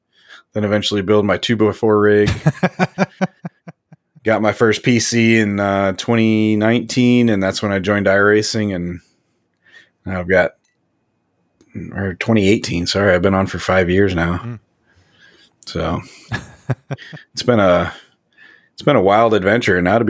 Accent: Daytona Beach, Florida, United States; You know, I grew up right outside of Daytona. Spent a lot of time at Volusia Speedway.

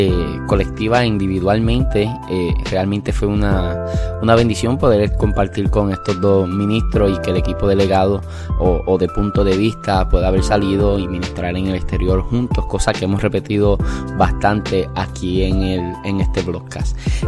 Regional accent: Santa Isabel, Puerto Rico; yo soy del pueblo de Santa Isabel.

